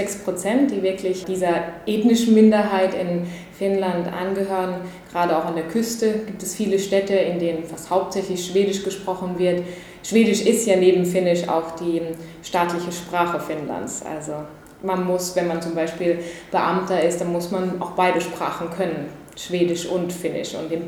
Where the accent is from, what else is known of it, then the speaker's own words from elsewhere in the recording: Mannheim, Baden-Württemberg, Germany; also born or lived in Finland; now in Berlin, Germany; ich bin in Mannheim aufgewachsen. Meine Mutter ist Finnin, mein Vater Deutscher und so habe ich 20 Jahre in Mannheim gelebt, aber dann nach dem Abitur bin ich nach Finnland gezogen, habe da dann grob geschätzt noch 10 Jahre gelebt